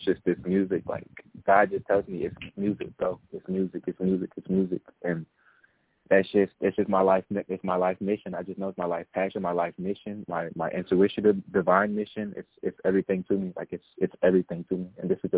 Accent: Charlotte, North Carolina, United States; I was raised and born in Charlotte, North Carolina.

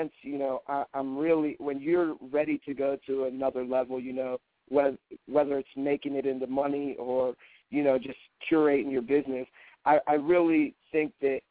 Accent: Pittsburgh, Pennsylvania, United States; Yes, sir. Born and raised.

